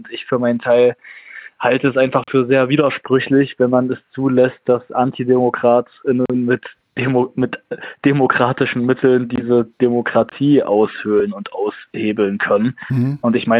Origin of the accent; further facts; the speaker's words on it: Zwickau, Saxony, Germany; in meiner Heimatstadt Zwickau in Westsachsen mit 90.000 Einwohnern